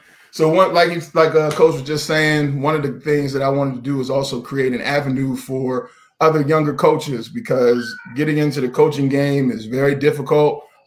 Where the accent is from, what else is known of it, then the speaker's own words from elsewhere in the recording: Pittsburgh, Pennsylvania, United States; And then I'm from Pittsburgh. I've done a lot of different camps in Pittsburgh with the FBU.